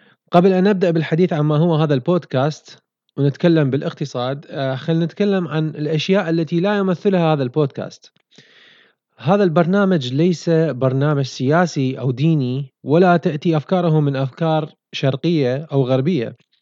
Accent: Iraq; moved away; وها أنا الآن بسنتي الخامسة بعد هجرتي من بلدي العراق،

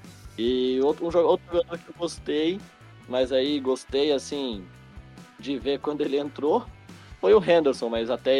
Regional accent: Italy; como eu sou italiano, eu torço muito pela seleção italiana

